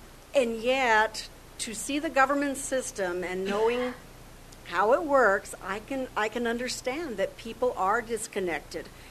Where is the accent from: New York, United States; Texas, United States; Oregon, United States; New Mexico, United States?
New Mexico, United States; You know, I grew up here in New Mexico.